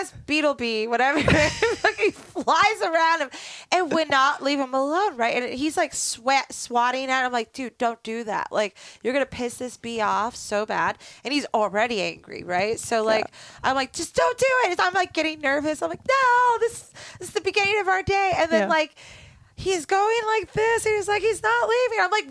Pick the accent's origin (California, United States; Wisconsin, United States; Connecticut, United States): California, United States; Like growing up in California